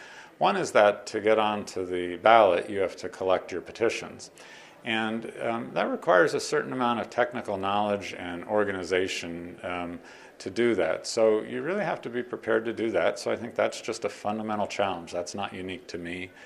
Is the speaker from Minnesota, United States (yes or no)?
no; Saratoga, New York, United States; I was raised in Saratoga.